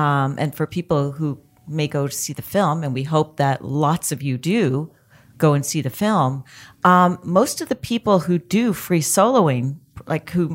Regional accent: Canada; I'm Canadian.

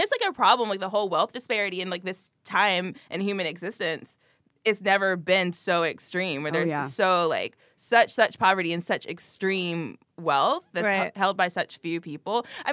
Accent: the South, United States; accent: Southern; And I just started talking about chitlins, and all of a sudden my southern accent came out.

